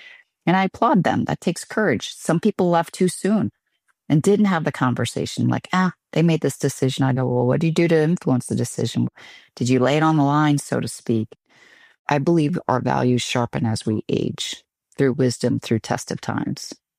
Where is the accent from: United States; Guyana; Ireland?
Ireland; I'm not marketing. I'm Irish. I talk in stories.